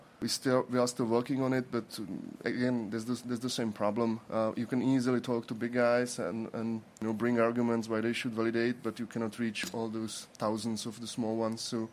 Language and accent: English; Czechia; English is a second language; I'm coming from Czech Republic.